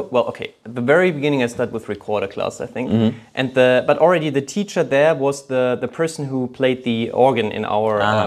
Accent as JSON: {"language": "English", "region": "Hesse", "country": "Germany", "tie": "born or raised there", "said": "I mean, so I grew up near Frankfurt on the countryside there."}